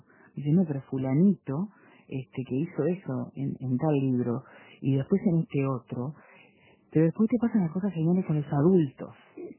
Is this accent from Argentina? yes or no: no; Uruguay; esas cosas son las características de que nos hacen a nosotros como ser uruguayos